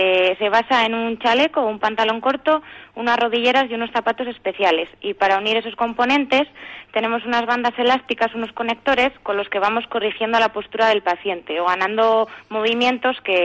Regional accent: Palencia, Castile and León, Spain; No, yo soy de Palencia.

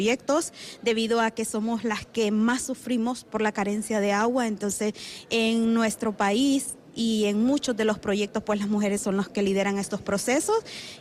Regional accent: Honduras; Vengo de Honduras, también nosotros estamos ejecutando un proyecto para 4 comunidades

